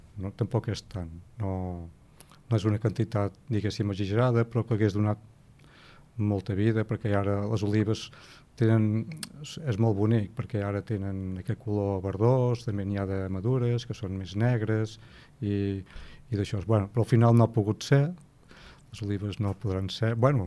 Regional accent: Torroella de Montgrí, Catalonia, Spain; Jo sóc de Torroella, sóc fill d'un mas d'en Cap a la Gola

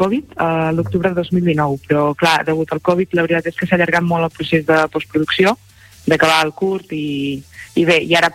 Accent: Palafrugell, Catalonia, Spain; Bueno, jo soc de Palafrugell, llavors són els espais on m'he mogut.

